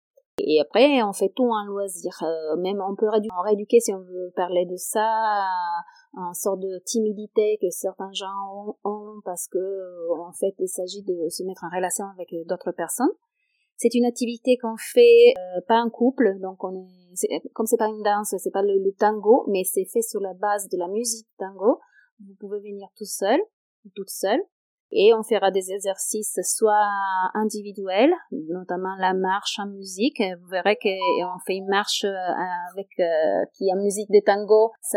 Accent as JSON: {"language": "French", "country": "Italy", "second_language": "French", "said": "en Italie, moi je suis italienne, hein, pour vous dire"}